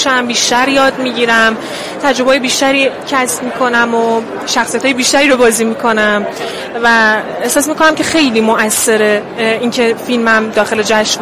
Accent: Tabriz, East Azerbaijan, Iran; من تبریزم، اهل تبریز هستم، سکونت میکنم اونجا.

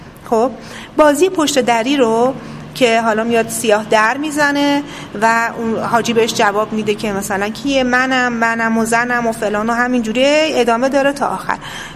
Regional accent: Iran; من به عنوان یک ایرانی ترجیح میدم این باور رو داشته باشم

